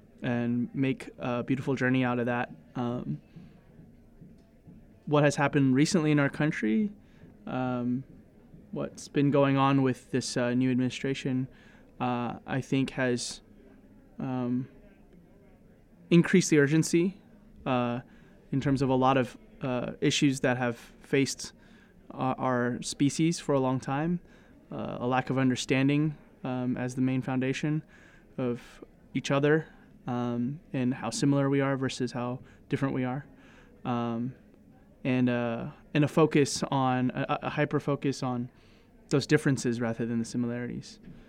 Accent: Seattle, Washington, United States; I was born and raised in Seattle.

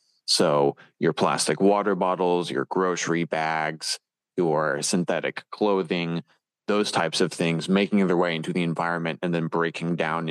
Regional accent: California, United States; Yeah, well, I grew up in the Monterey Bay area, and being right next to the Monterey Bay and being able to go to the aquarium is what inspired a love of the ocean from a young age.

